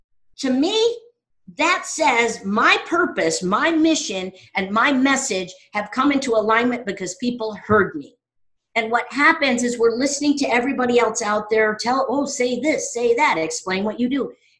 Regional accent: Chicago, Illinois, United States; I'm from Chicago originally. Everything is yesterday or the day before.

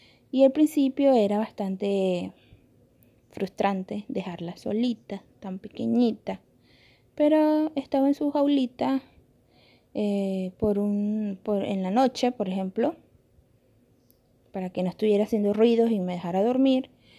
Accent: Venezuela; moved away as an adult; donde yo me encuentro ahorita es en el extranjero. Yo soy venezolana, estoy fuera de mi país

